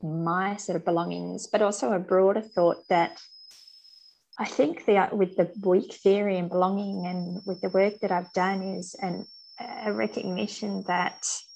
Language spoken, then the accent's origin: English; Sydney, New South Wales, Australia; born there; being of English, Welsh and Irish descent heritage. I was born in Sydney, and then have moved around and now been on Goombenga country for the last 7 years.